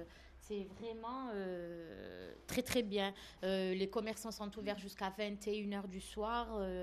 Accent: Tunisia; now in Marseille, France; Alors moi, je suis arrivée le 18 août 1982 à Marseille. On est originaire de la Tunisie. Alors direct, on est arrivé à la tour, au bâtiment B11, au 5e étage. On n'a jamais changé d'appartement.

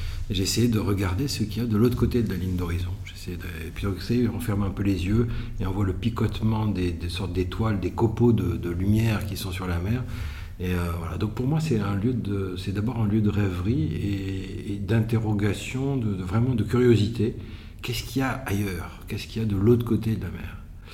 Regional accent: Cannes, Provence-Alpes-Côte d'Azur, France; born there; Je suis né à Cannes et il y a des îles en face de Cannes qui ont été très marquantes pour moi.

